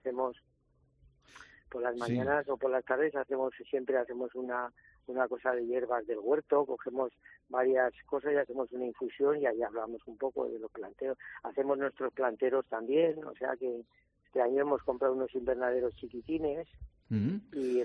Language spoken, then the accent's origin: Spanish; Zaragoza, Aragon, Spain; moved away as an adult; yo no soy de aquí, uh-huh. soy de Zaragoza. Entonces me vine aquí hace unos 9 años, después de que me jubilé